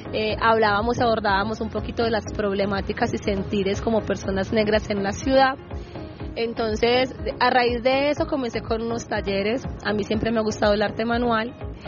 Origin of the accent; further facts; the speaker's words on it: Medellín, Antioquia, Colombia; also born or lived in Chocó; yo soy una mujer criada aquí en Medellín, pero yo nací en el Chocó y trato siempre como de vincular o seguirme como reconectando con mi comunidad.